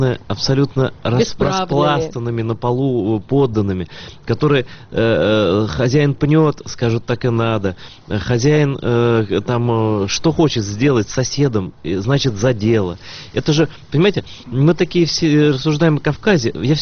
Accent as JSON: {"language": "Russian", "region": "Crimea", "country": "Ukraine", "said": "а вот я крымский татарин, а какой я ислам всю жизнь видел?"}